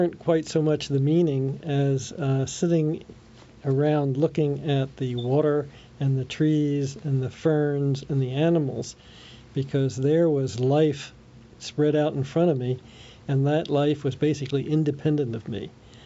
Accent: Bryn Mawr, Pennsylvania, United States; born there; I was born in Bryn Mawr, which is not far from where that is.

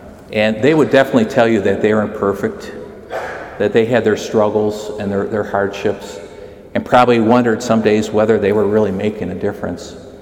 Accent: McHenry, Illinois, United States; Mom's still up in the house I grew up in McHenry.

